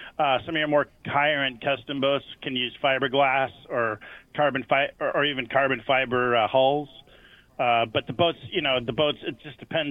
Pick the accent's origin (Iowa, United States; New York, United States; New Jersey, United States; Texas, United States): Texas, United States; I'm from Texas.